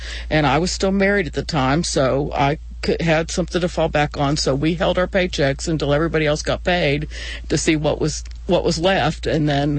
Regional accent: Pittsburgh, Pennsylvania, United States; No, I'm from Pittsburgh.

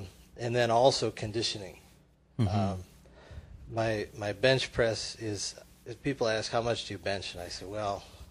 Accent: Petoskey, Michigan, United States; But I went up to my hometown in Petoskey, Michigan, which is about 275 miles north of Detroit, and a lot colder and snowier.

